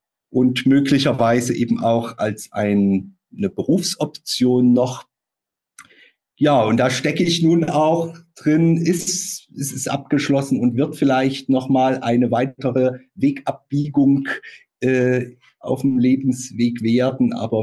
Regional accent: Leipzig, Saxony, Germany; 78 geboren in Leipzig. Und als in eine Pfarrersfamilie hinein, mein Vater ist Pfarrer, auch mein Opa

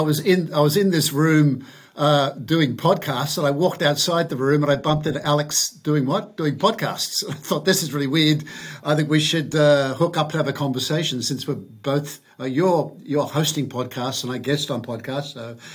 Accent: Manly, New South Wales, Australia; I was born in Manly Hospital, and my parents also met in Manly.

